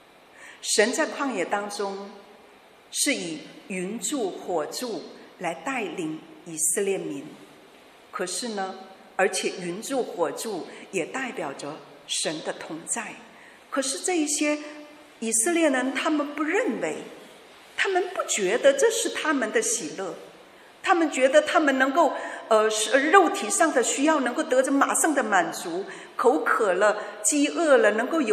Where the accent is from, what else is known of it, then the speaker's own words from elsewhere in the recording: Guangxi, China; 在广西我是广西人啊